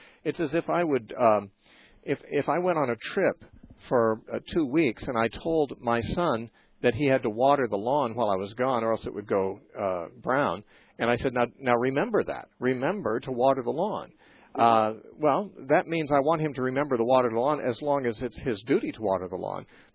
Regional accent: McMinnville, Oregon, United States; from McMinnville, Oregon, which used to be my hometown.

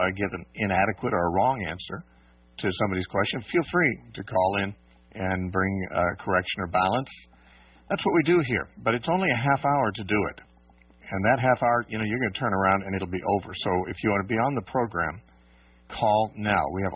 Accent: United States; moved away; I've looked into some churches in my hometown in the States

